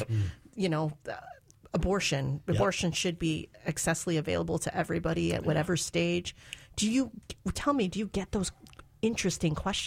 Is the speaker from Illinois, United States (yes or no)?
yes; Chicago, Illinois, United States; please forgive me because I'm from Chicago